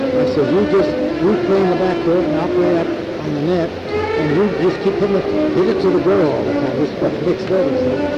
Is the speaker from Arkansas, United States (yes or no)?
no; Coalinga, California, United States; Well, I was the mascot of my hometown, Kalinga. C-O-A-L-I-N-G-A.